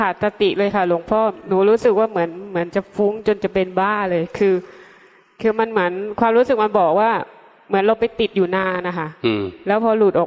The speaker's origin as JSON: {"language": "Thai", "region": "Trang", "country": "Thailand", "said": "มาจากตรังค่ะ"}